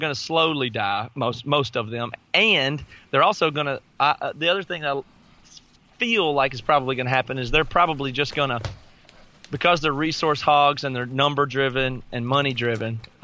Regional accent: the South, United States; I grew up in the South. There's a church every 5 seconds away from each other.

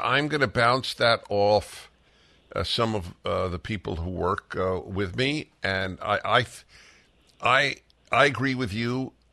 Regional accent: New York, United States; I'm a Jew from New York.

